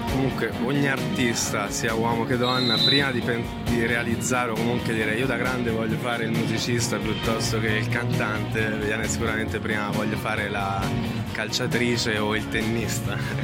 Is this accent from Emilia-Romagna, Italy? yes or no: no; Arezzo, Tuscany, Italy; noi siamo di Arezzo